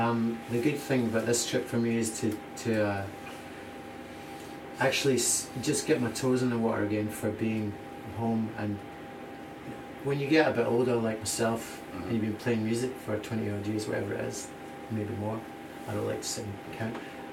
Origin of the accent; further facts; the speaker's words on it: Scotland, United Kingdom; now in Australia; And maybe being Scottish, I might have been good as well, I don't know.